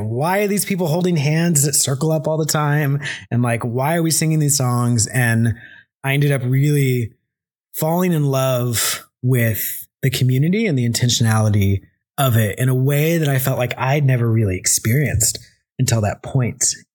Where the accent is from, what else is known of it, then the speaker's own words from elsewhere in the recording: Texas, United States; I grew up in Texas, like very different camps down there, like vacation Bible school sort of camps, very different.